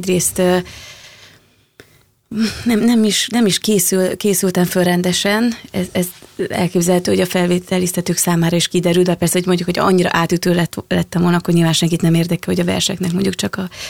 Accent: Mátészalka, Szabolcs-Szatmár-Bereg, Hungary; én Máté Szalkán nőttem föl, és amilyen színházalól találkoztam, azok főleg a környék színházai voltak

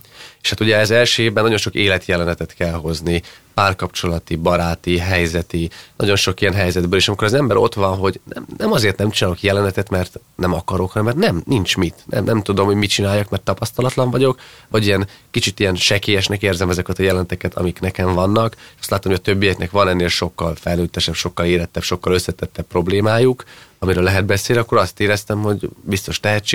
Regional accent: Debrecen, Hajdú-Bihar, Hungary; Igen, debreceni vagyok, ott születtem, és ott is tanultam

